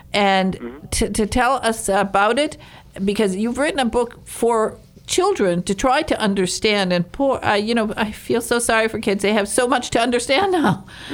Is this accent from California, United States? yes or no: no; Highland Park, Michigan, United States; I grew up in Highland Park, Michigan.